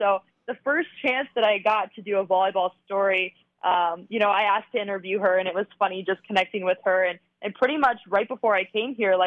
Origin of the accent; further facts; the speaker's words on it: Midwest, United States; I grew up in Big Ten country when it was, you know, all of the Big Ten schools in the Midwest.